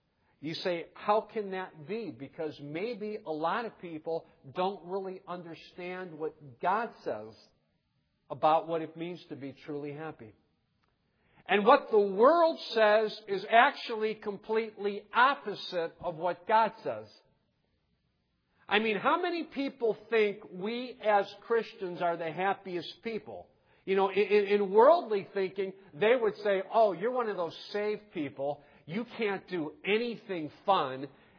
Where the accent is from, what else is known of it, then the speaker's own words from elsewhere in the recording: Ohio, United States; I'm from Ohio, neighboring state.